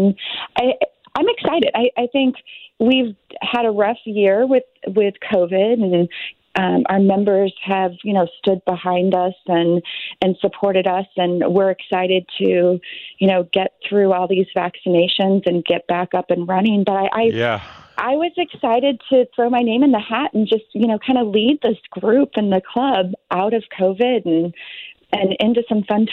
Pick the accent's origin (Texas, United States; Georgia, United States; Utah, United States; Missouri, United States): Missouri, United States; St. Louis; I grew up in South County, so I'm a big fan of Grant's Farm. I grew up right by Grant's Farm.